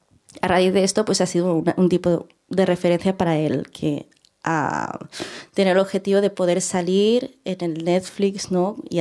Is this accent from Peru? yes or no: no; Philippines; o siendo filipina, si nos victimizamos